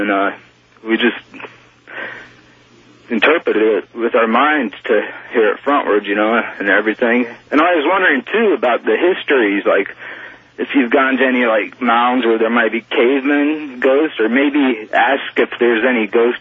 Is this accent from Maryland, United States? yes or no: no; Ohio, United States; When I was growing up in Northeast Ohio, my principal's name was Art Bell.